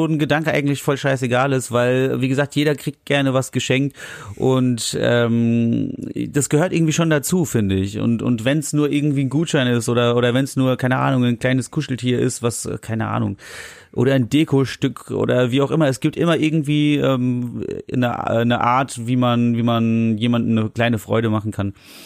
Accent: Germany; Sorry, ich komme aus Deutschland.

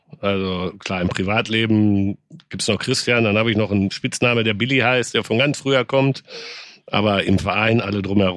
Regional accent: Dortmund, North Rhine-Westphalia, Germany; Ich bin Dortmunder.

